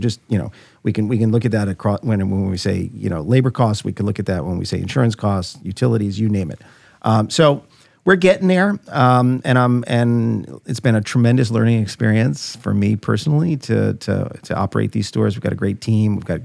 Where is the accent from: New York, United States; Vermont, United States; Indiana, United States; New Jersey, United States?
New York, United States; Brooklyn; growing up in Brooklyn, 70s, 80s, and 90s, I never would have, you know, we were hesitant to even tell people we're from Brooklyn back then.